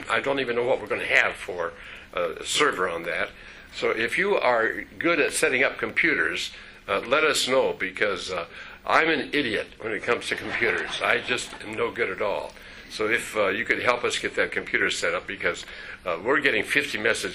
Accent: Hinckley, Minnesota, United States; As you remember, I grew up in Hinckley, Minnesota, where the men are men and pansies are flowers and the women are slightly above average.

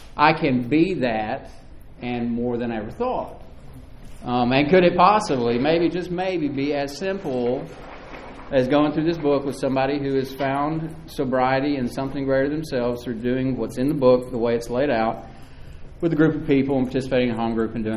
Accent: Tennessee, United States; I am from Tennessee, y'all, sorry.

